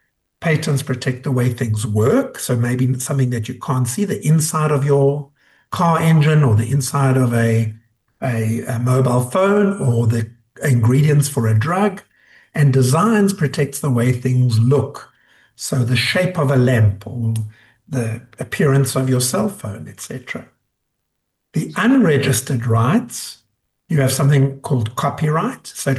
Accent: Vanderbijlpark, Gauteng, South Africa; also born or lived in Johannesburg; So I was born in Vanderbijl Park, Vereeniging, and grew up there, and then moved to Johannesburg to start high school.

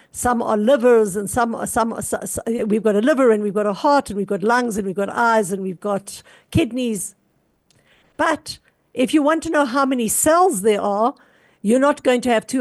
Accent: South Africa; It doesn't matter that I'm South African and I live, you know, I'm Ashkenazi or I'm Sephardi

